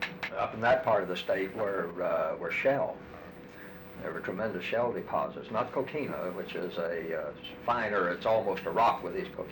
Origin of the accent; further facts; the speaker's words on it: Miami, Florida, United States; I can remember growing up in Miami.